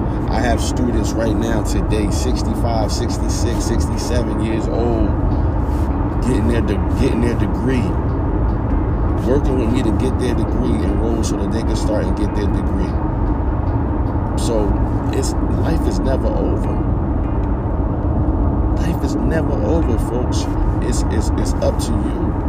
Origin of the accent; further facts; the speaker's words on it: New Jersey, United States; She's from my hometown, from Jersey.